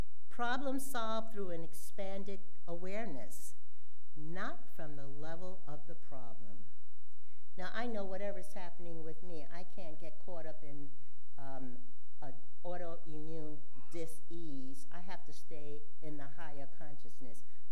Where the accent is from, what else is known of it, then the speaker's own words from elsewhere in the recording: California, United States; I'm a Californian, 40 years. You know I drive freeways.